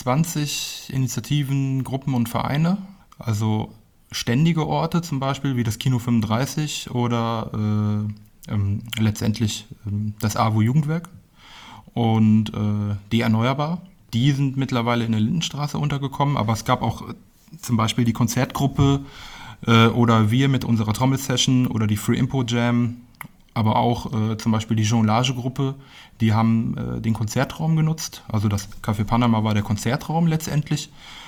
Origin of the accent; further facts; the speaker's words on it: Olpe, North Rhine-Westphalia, Germany; born there; now in Fulda, Germany; ich bin im Sauerland, in Olpe geboren und bin aber ziemlich oft umgezogen und letztendlich 2012 in Fulda gelandet.